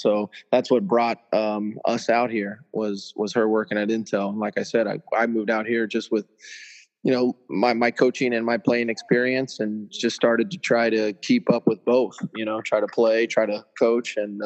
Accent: Cincinnati, Ohio, United States; now in Arizona, United States; So I'm currently in Arizona. I grew up in Cincinnati, Ohio.

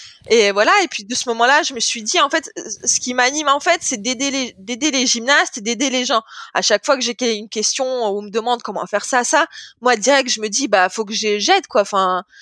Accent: France; En plus, comme je suis française

